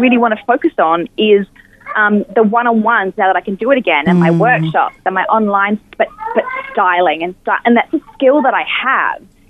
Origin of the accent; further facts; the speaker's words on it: Queensland, Australia; Again, being a Queenslander, print and colour.